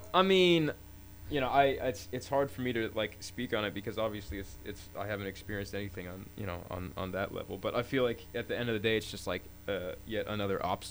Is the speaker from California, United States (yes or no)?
yes; California, United States; especially growing up in the Marin bubble